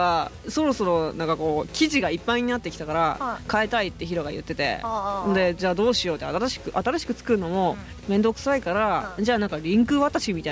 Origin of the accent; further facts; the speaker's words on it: Hokkaido, Japan; born there; 北海道生まれなんでね、やっぱ寒いのは苦手なわけですよ。